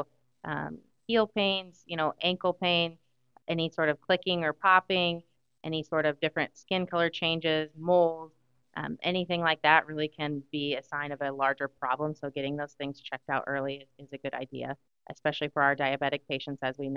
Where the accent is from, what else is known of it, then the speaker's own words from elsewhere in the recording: Manton, Iowa, United States; I'm originally from Manton, Iowa, so just north of here.